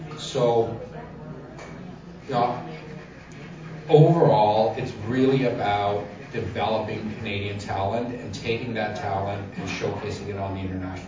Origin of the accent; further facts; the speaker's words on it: Denmark; I'm from Denmark originally.